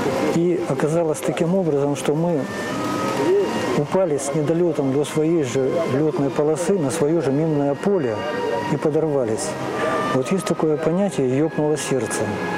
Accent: East Kazakhstan Region, Kazakhstan; born there; Родился я в Восточном Казахстане, и о православии там и слыхом не слыхивали.

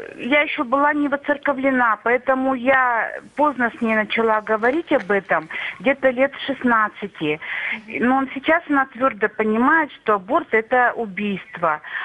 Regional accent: Sverdlovsk Oblast, Russia; Я из Свердловской области, из города Ряды.

